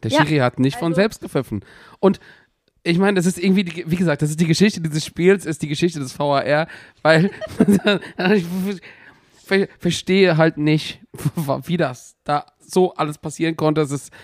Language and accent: German; Mainz, Rhineland-Palatinate, Germany; als Mainzer braucht man manchmal einfach da auch so einen Nackenklatscher.